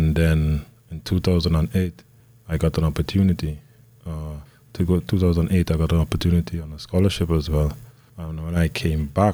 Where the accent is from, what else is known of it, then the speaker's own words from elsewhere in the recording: Tobago, Trinidad & Tobago; Yeah, I'm from Tobago, Trinidad and Tobago.